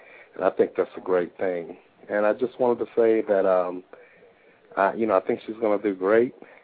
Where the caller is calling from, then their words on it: New Jersey, United States; I'm from New Jersey.